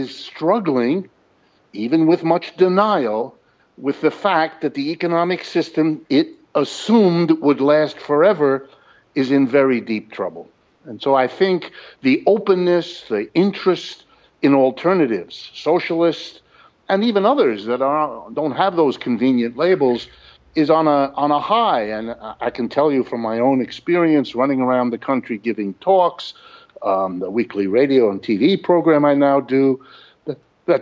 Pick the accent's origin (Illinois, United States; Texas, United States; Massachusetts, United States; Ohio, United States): Ohio, United States; born there; Most of my life growing up here in the United States, I was born in Ohio and I've lived all my life and worked all my life here in America.